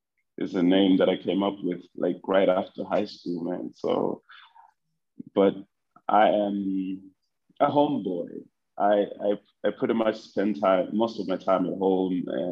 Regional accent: Lusaka, Lusaka Province, Zambia; also born or lived in Itezhi-Tezhi; So I was born in Itezi, right, which is a small town in the southern province. That's where my mom worked as a nurse at the Itezi hospital. So after some time, we moved to Lusaka

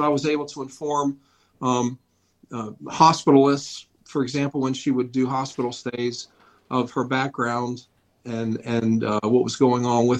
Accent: Frostburg, Maryland, United States; Down in Western Maryland, called Frostburg.

